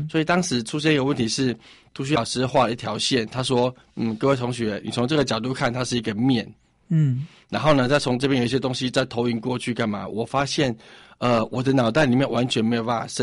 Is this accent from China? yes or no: no; Tainan, Taiwan; 因为我们住台南，台南有一些汽车零件的那种喷